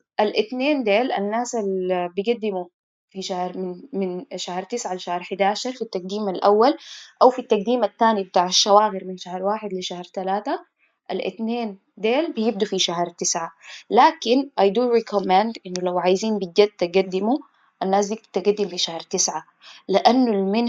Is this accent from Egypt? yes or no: no; Sudan; now in Italy; لكن الحاجة الكويسة إنه إحنا من السودان